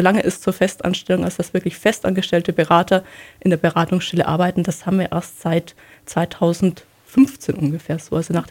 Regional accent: Wesslingen, Germany; Das ist so die kirchliche Seite, wo ich aufgewachsen bin. Natürlich in Wesslingen auch in einer traumhaften Landschaft. Also der See ist ja die Dorfmitte.

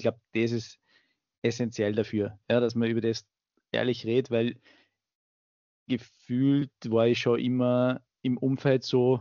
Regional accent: Steyr, Upper Austria, Austria; now in Vienna, Austria; Ich bin aus Oberösterreich, Steyr, und war in Wien studieren und arbeiten.

